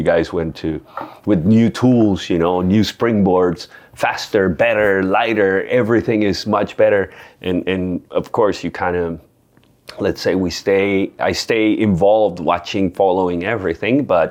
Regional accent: Colombia; I'm from Colombia, you know. I'm not supposed to win.

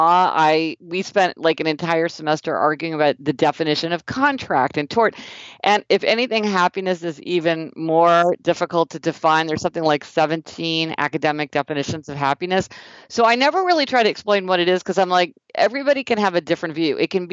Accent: Kansas City, Missouri, United States; Well, I'm from Kansas City, Missouri, and I actually started my career in law

